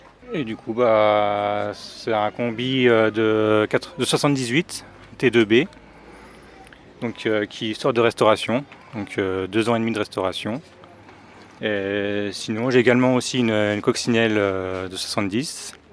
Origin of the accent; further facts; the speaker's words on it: Pont-à-Mousson, Grand Est, France; Donc, je viens de Pont-à-Mousson et donc c'est la première fois qu'on vient sur ce rassemblement.